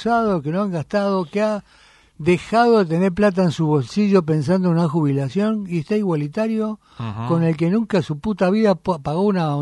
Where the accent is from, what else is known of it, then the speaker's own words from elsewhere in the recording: Argentina; Te puedo asegurar que me sentí ancho como argentino.